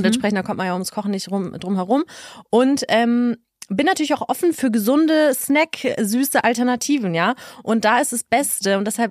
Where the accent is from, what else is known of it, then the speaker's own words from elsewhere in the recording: Hamburg, Germany; born there; Gebürtig aus Hamburg.